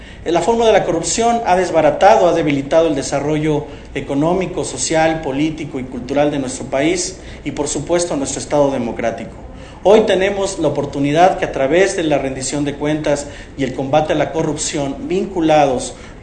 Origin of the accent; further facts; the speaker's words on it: Mexico; como mexicanos estamos más cerca de Zambia que de Dinamarca o que de Noruega.